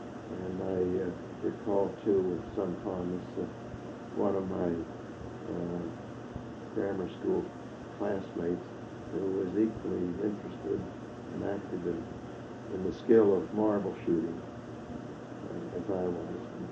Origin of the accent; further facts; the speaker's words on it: Steubenville, Ohio, United States; now in Pittsburgh, United States; In fact, the first time we came to Pittsburgh from Steubenville, Ohio, we drove on dirt roads.